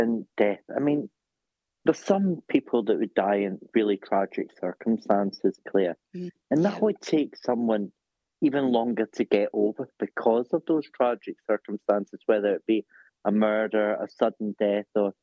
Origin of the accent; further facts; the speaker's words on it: United Kingdom; being British the way we are